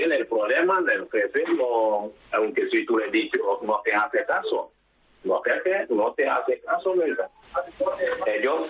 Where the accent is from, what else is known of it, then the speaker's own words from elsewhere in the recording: Senegal; Spanish is a second language; moved away as an adult; now in Spain; Sí, soy de Senegal.